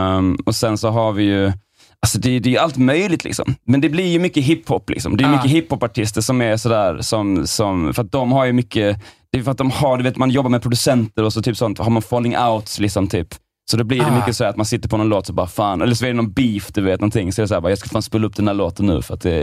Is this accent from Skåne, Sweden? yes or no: yes; Helsingborg, Skåne, Sweden; also born or lived in Gothenburg; Nej, men jag är från Helsingborg. Men jag är född utanför Göteborg.